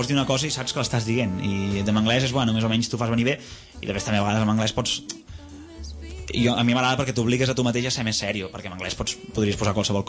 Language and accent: Catalan; La Bisbal d'Empordà, Catalonia, Spain; jo soc de la Bisbal i tinc a casa meva hi ha un jardí